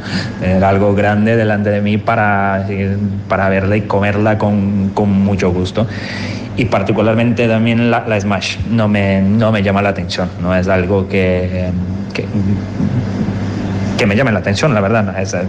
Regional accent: South Region, Brazil; yo soy del sur de Brasil y estoy muy pegadito a Uruguay y Argentina.

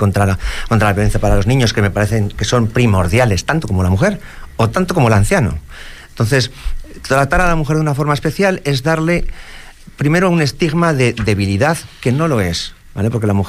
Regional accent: Spain; porque, bueno, porque somos españoles.

